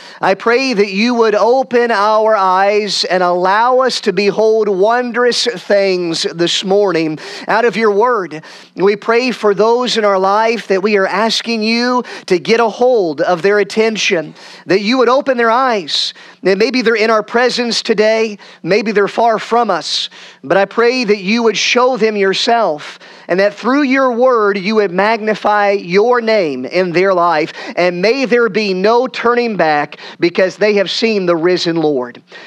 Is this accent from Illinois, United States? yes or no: yes; Peoria, Illinois, United States; My bride and I and Lydia, we are from Peoria, Illinois area, and we are excited to be up here in the Green Bay area for the first time